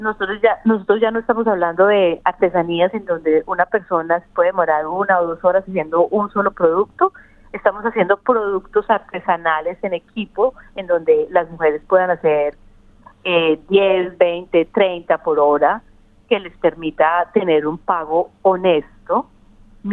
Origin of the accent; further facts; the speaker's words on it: Colombia; moved away as an adult; now in Australia; yo vengo de Colombia, tenía mi trabajo en Colombia y tenía todo lo que necesitaba en Colombia, pero probablemente trabajando en un partido de izquierda en Colombia, llegué hace 9 años a Australia como asylum seeker